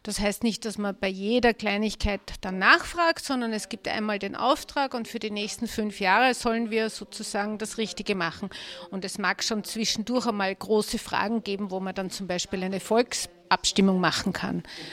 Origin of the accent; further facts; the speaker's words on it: Eichgraben, Lower Austria, Austria; Ich komme aus Niederösterreich, aus Eichgraben, habe dort kandidiert für eine Partei.